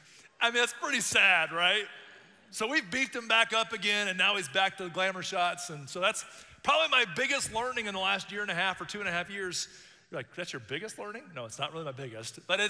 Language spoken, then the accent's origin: English; Miami, Florida, United States; now in Tennessee, United States; I have a farm. I literally moved from Miami. I'm from Miami to the farm.